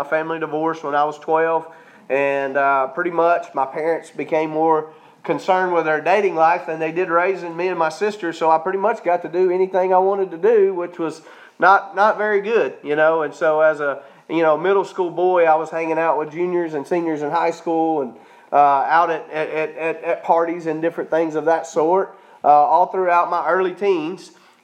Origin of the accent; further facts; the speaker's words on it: Florence, Alabama, United States; I was born and raised down here in Florence, Alabama, to a good family, but not a godly family.